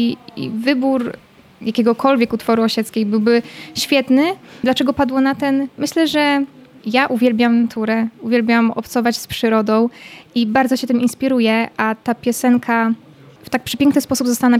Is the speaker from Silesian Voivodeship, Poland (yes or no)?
no; Bartoszyce, Warmian-Masurian Voivodeship, Poland; pochodzę z Bartoszyc, a tak właściwie mieszkam teraz w miejscowości Wiatrak obok Bartoszyc.